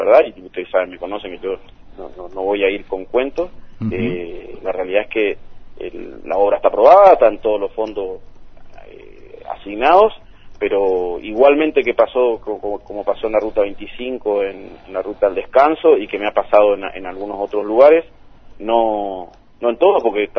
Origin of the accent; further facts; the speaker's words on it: Curuzú Cuatiá, Corrientes, Argentina; No puedo creer que en Curuzú, es el lugar donde yo estoy, de donde soy, no podamos avanzar.